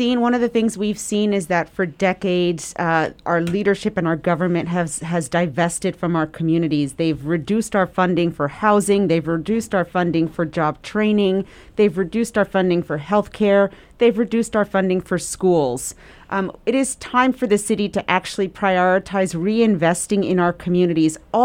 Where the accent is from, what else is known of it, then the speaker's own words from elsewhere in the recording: Brooklyn, New York, United States; the youngest daughter of … two Puerto Ricans. I'm a Black Latina. I was born and raised in Bed-Stuy, first generation to go to college, and I am a single mom who's raised my children here in Bed-Stuy, Brooklyn.